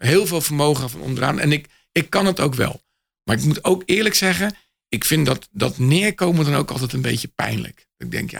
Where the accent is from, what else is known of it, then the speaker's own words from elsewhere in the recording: Netherlands; Omdat daar mogen we ook best wel wat trots op zijn als Nederlander zijnde.